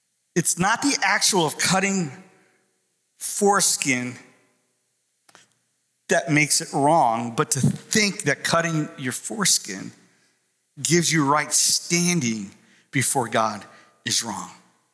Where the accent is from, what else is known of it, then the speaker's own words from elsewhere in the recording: New York, United States; Now, I'm from New York. I say curse word. Down here, they say cuss word.